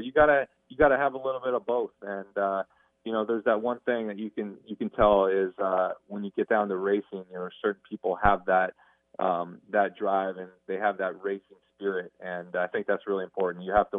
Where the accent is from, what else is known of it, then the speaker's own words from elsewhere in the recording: California, United States; So I grew up here in California, and the water temperature is fairly warm in the ocean, but it's not 80 degrees, which I really like at the pool.